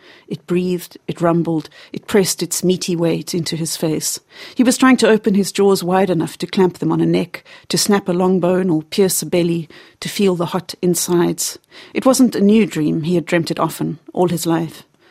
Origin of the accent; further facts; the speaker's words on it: Cape Town, Western Cape, South Africa; Cape Town, which is my hometown in South Africa.